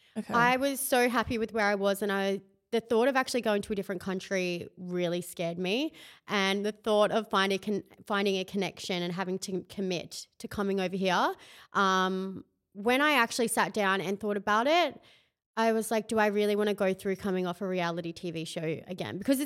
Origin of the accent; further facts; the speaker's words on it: Tasmania, Australia; I grew up in Tasmania, right at the bottom, hour away from my school. Like, I'm like proper bottom of the world, so countryside.